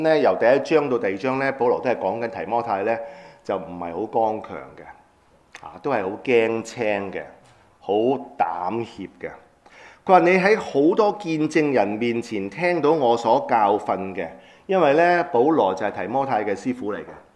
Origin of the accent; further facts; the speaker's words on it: China; 但我哋中國人咧